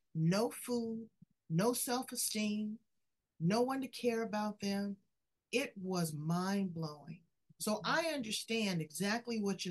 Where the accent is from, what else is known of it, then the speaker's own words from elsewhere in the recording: Los Angeles, California, United States; I'm from Los Angeles, so, and not too far. My parents live not too far from Beverly Hills.